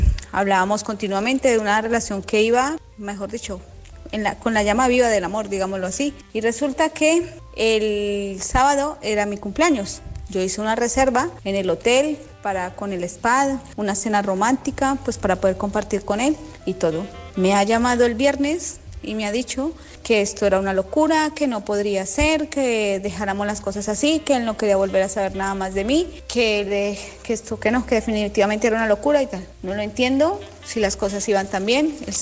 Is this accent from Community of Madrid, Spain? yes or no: yes; Madrid, Community of Madrid, Spain; Yo soy de Madrid.